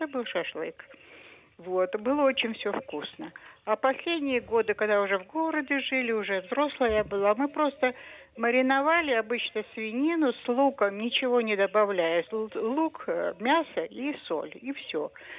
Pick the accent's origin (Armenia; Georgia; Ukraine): Armenia; now in Saint Petersburg, Russia; Мне много лет, уже больше 70, но сама я из Армении, сейчас живу в Питере.